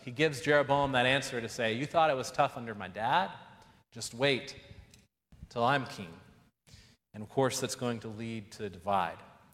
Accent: Texas, United States; I grew up in South Texas at a tiny church outside the Bible Belt

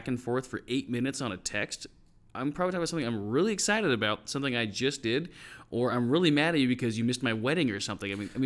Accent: San Francisco, California, United States; Yeah, I'm from San Francisco.

